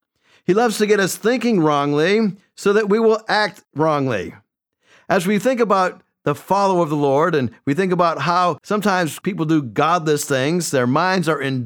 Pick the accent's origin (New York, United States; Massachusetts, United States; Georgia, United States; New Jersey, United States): Massachusetts, United States; I am originally from Massachusetts. And living up in New England was a great place to live